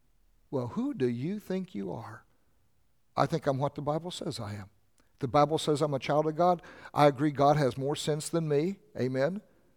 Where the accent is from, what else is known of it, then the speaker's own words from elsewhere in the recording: Oklahoma, United States; I thought, I'm growing up in Oklahoma, growing up with my mom and dad, I never knew we were poor.